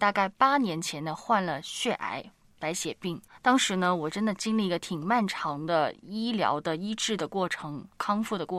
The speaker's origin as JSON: {"language": "Chinese", "country": "China", "said": "好像我们中国人有一个概念，我要报答我的大恩人。"}